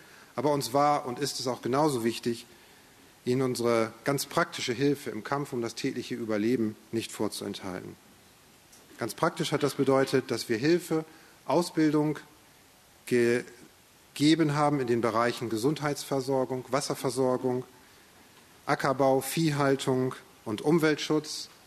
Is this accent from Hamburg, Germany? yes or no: no; Lower Saxony, Germany; moved away as an adult; now in Tanzania; Ursprünglich aus Ostfriesland, inzwischen aber wie gesagt aus Tansania. Bin mit meiner Frau Vicky 2002 ausgereist.